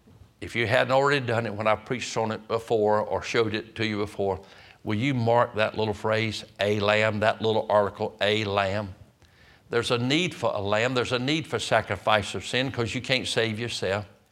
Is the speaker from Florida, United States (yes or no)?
no; Roanoke Rapids, North Carolina, United States; I was in Roanoke Rapids, I got baptized at my hometown there